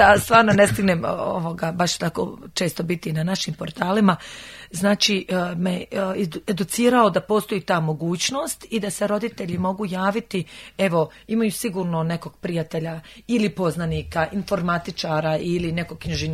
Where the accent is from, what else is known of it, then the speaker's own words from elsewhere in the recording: Bosnia & Herzegovina; Ma ja znam da sam Bosanka, ja se osjećam kao Bosanka.